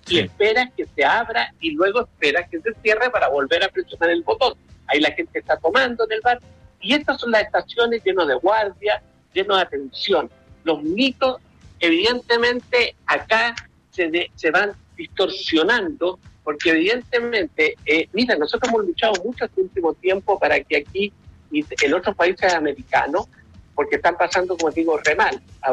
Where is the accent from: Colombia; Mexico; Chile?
Chile; Nosotros tenemos el orgullo como chileno de ser parte de Mayo Amarillo.